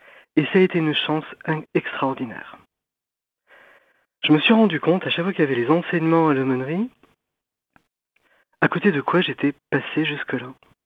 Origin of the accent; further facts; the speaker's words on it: Saint-Sever, Nouvelle-Aquitaine, France; j'ai grandi donc dans les Landes, dans un petit village à Saint-Sevé, qui m'a beaucoup marqué. On allait à la messe tous les dimanches avec mes parents, avec ma mère et ma sœur, on faisait partie de la chorale du village.